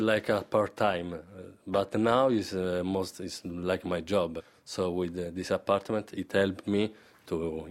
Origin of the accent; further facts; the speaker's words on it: Rome, Lazio, Italy; now in Barcelona, Spain; I'm from Italy. I'm originally from Rome, but I live in Barcelona from 8 years.